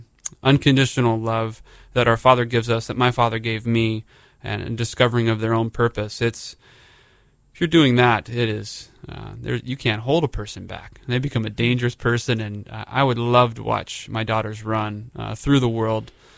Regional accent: Columbia, South Carolina, United States; Columbia, South Carolina.

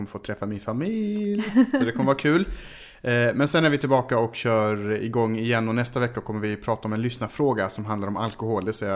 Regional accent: Malmö, Skåne, Sweden; Men vi ska ner till Malmö i alla fall. Min uppväxtort kan man säga.

